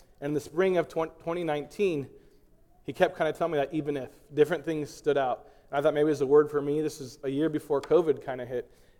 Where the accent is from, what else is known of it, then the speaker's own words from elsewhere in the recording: Visalia, California, United States; He grew up in Hanford. I grew up in Visalia.